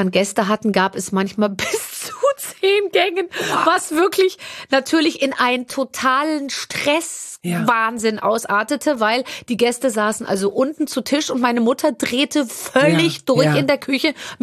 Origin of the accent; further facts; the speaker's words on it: Munich, Bavaria, Germany; born there; Ich bin 74 München. Geboren in München und wir sind dann in so einen Vorort gezogen, als ich 6 war